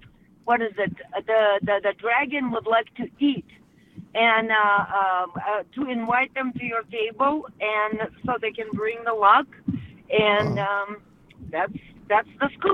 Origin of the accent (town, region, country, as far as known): Russia